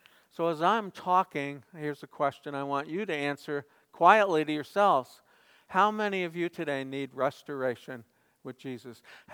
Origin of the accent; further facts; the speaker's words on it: New Jersey, United States; And I grew up in Jersey. I'm a Jersey boy.